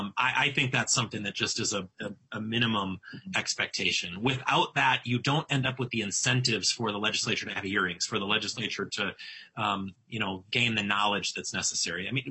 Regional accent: Minnesota, United States; as a Republican and as a Minnesotan, I want to be part of that process.

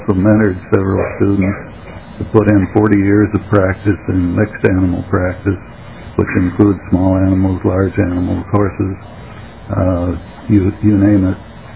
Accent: Buffalo, Minnesota, United States; I'm a veterinarian from Buffalo, Minnesota.

